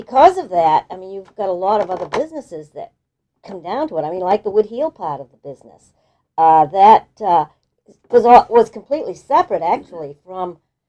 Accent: Auburn, United States; Here in Auburn.

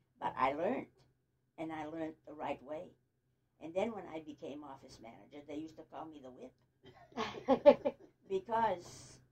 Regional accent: Lewiston, Maine, United States; now in Auburn, United States; Well, I was born in Lewiston. I grew up, stayed in Lewiston until I got married. After I got married, I moved to Auburn.

